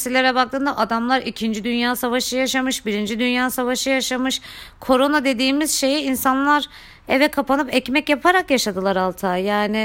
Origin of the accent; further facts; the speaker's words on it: Gaziantep, Turkey; Ben Gaziantep'liyim bu arada arkadaşlar.